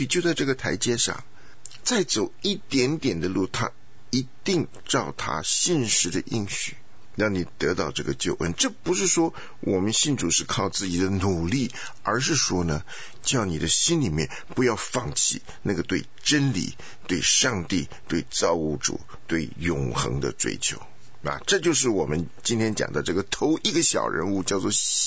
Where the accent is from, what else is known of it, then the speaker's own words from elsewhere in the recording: China; 这个虔诚不是我们中国人所说的某一种这个敬天畏祖的生活态度啊